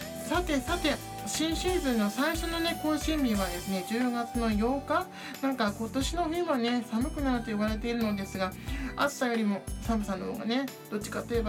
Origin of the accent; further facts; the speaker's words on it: Yokohama, Kanagawa, Japan; 地元横浜でブームになっている